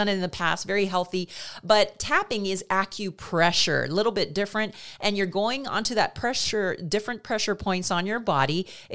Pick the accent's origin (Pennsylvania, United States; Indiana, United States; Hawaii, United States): Hawaii, United States; I know I'm from Big Island, just scrap, but not now.